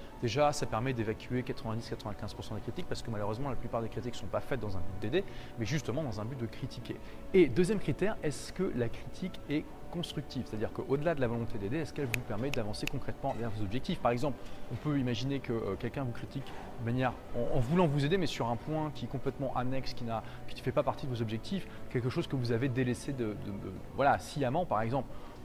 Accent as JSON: {"language": "French", "country": "France", "said": "moi en tant que Français qui ne parle pas le portugais"}